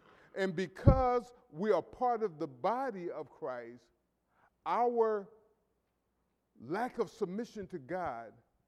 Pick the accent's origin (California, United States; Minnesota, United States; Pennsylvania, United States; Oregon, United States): Pennsylvania, United States; Philadelphia; And growing up in North Philadelphia, and possibly a case that we would get into a fight, he would always tell me, I got your back.